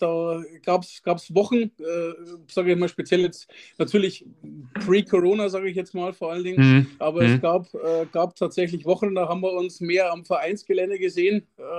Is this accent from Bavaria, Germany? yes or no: yes; Straubing, Bavaria, Germany; Ja, also ich komme direkt aus Straubing, also ich bin hier geboren, habe auch mein ganzes Leben lang hier, mein ganzes Leben hier verbracht, also war nie groß weg.